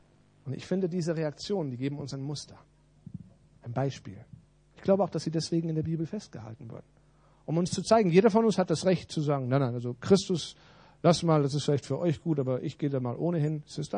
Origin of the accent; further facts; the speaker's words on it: Germany; Ich bin doch ein Deutscher, das ist doch zu leicht.